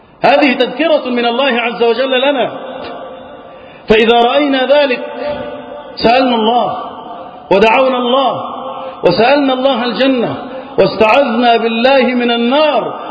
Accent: Egypt; اللهم احفظ بلدنا مصر وسائر بلاد المسلمين من الفتن.

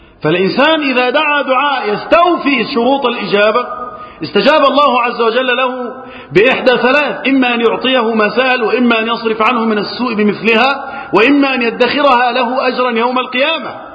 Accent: Egypt; اللهم احفظ بلدنا مصر وسائر بلاد المسلمين من الفتن.

